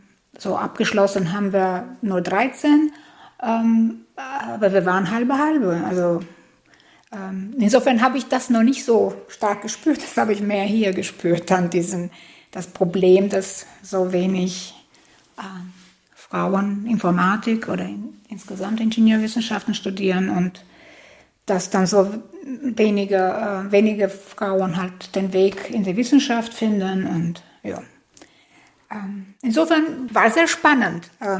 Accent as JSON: {"language": "German", "country": "Albania", "said": "Naja, ich bin gebürtige Albanerin, das heißt, ich habe in Albanien studiert."}